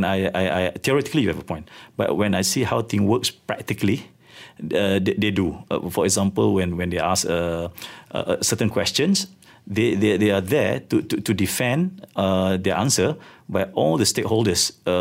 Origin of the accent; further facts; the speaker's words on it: Balik Pulau, Penang, Malaysia; After I came back, I was offered to contest in my hometown, in Balik Pulau, and accidentally win.